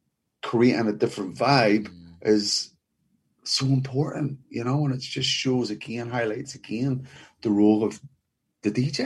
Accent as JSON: {"language": "English", "town": "Belfast", "region": "Northern Ireland", "country": "United Kingdom", "tie": "born or raised there", "said": "You know, I'm a Protestant. I grew up in a Protestant neighborhood."}